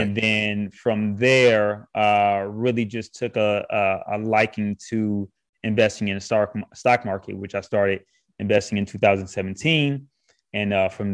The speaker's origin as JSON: {"language": "English", "region": "Michigan", "country": "United States", "tie": "born or raised there", "lives_now": "Jackson, United States", "said": "So when I moved from Michigan and I came down to Jackson, Mississippi to attend Jackson State"}